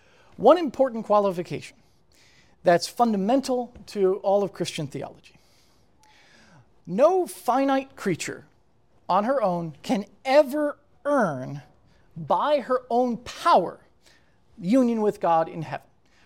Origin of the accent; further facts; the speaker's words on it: New York City, New York, United States; I am from the New York City general area, and I want to avoid it as much as possible, a feeling I'm sure much of you share.